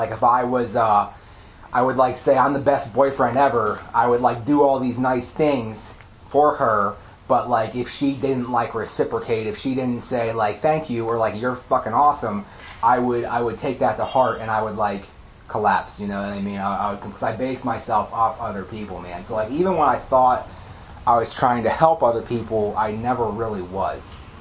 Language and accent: English; Pittsburgh, Pennsylvania, United States; Yeah, so I'm from Pittsburgh.